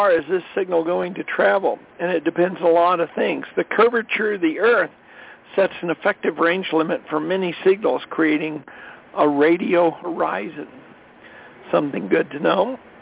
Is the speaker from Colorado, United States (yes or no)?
yes; Colorado, United States; This is the NLA Hamps Net. … from Colorado.